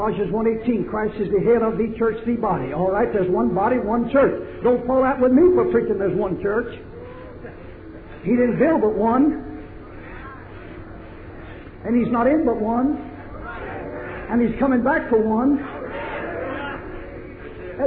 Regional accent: the South, United States; You see, I'm from the South. And I've always said you all. You see, I was baptized 47 years ago. I was born and reared in an Indian country.

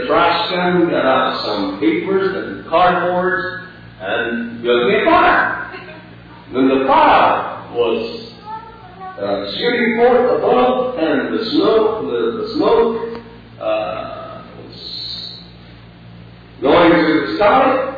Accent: Philippines; I'm from the Philippines, and our temperature there ranges from 70 to 95.

